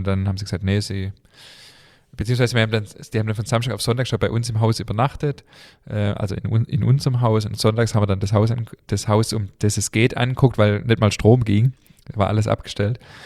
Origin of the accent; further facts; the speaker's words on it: Germany; wir sind hier in Deutschland geboren